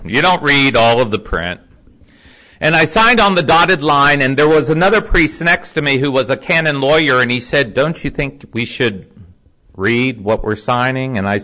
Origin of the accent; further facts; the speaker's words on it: Kentucky, United States; And I said, "That's me." I said, "I'm from Kentucky."